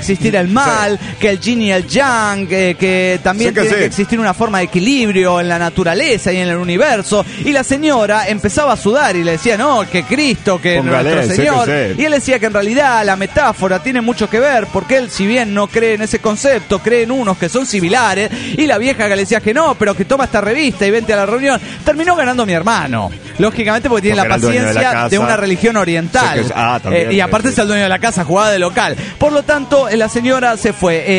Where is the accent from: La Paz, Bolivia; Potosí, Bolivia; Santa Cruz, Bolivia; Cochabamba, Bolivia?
Cochabamba, Bolivia; Me considero el primer desintegrado de Cochabamba, Bolivia.